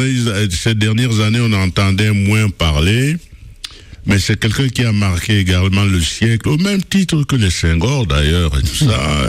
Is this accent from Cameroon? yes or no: yes; Douala, Littoral, Cameroon; moved away; mon bel oncle, quand j'étais jeune à Douala, il pratiquait les courses de vélo à l'époque.